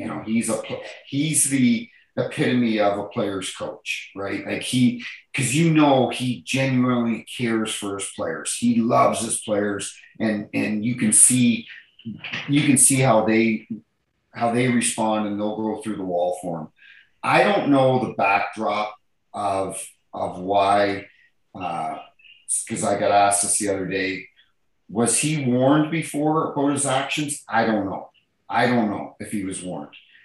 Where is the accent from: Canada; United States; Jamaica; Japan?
Canada; New Brunswick; I grew up in New Brunswick, you know, small town.